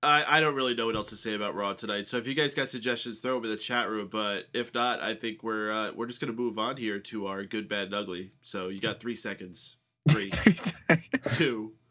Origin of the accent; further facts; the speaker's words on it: United States; Obviously, I'm an American.